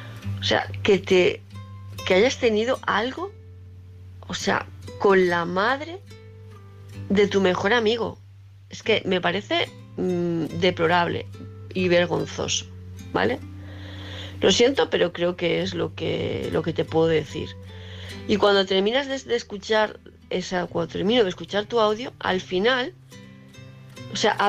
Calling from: Palma, Balearic Islands, Spain; de Palma de Mallorca.

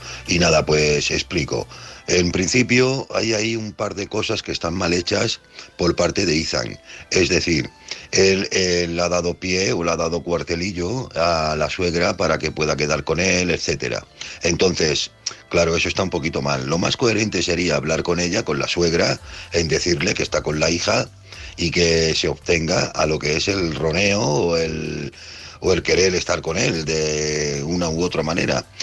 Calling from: Alicante, Valencian Community, Spain; de Alicante y quisiera opinar un poquito

